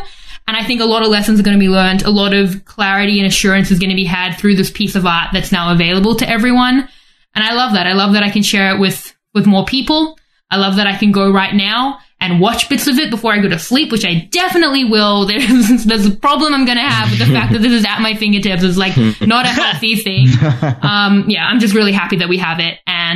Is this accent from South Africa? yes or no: yes; South Africa; now in Australia; growing up in South Africa, I wasn't going to the theater.